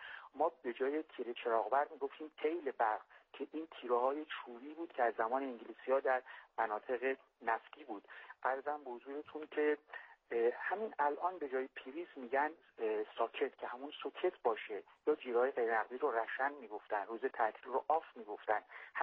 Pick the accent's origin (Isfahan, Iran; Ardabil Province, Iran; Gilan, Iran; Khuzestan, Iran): Khuzestan, Iran; Ahvaz; من خودم خب بچه اهواز هستم و پدرم هفتگلی هستم و هفتگلی زاده هستم.